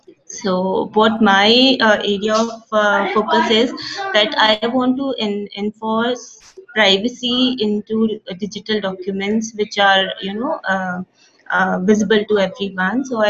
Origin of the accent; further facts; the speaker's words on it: Mumbai, Maharashtra, India; Mumbai. I'm from Mumbai, yes.